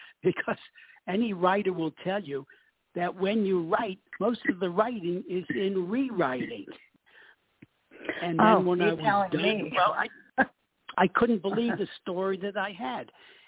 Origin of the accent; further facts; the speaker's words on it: Brownsville, New York, United States; embarrassed to say I live in Brownsville. I made up another neighborhood. I would say, oh, I'm from Flatbush, or I grew up in East Flatbush, which is near Brownsville.